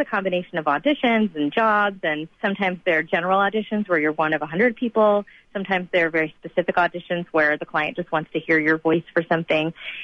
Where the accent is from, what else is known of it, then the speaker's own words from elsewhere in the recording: the South, United States; And I think being a Southerner, I take it for granted that everybody knows the trains at the Atlanta airport.